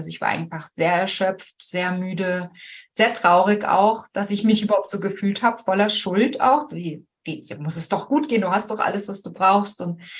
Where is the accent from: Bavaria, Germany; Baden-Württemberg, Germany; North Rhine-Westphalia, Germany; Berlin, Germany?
North Rhine-Westphalia, Germany; Cologne; moved away as an adult; now in Vienna, Austria; Ich bin aus Köln ursprünglich und mein Mann ist Wiener und wir sind damals nach Wien gezogen mit der Familie.